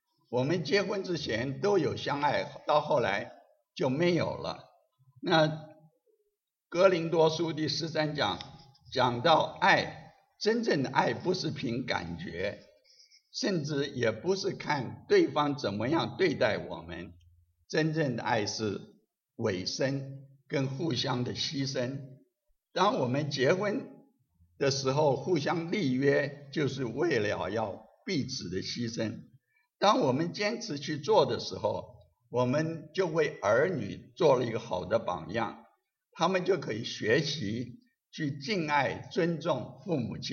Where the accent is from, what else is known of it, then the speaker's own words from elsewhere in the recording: China; 我们中国人没有这个习惯说我爱你，觉得这个很肉麻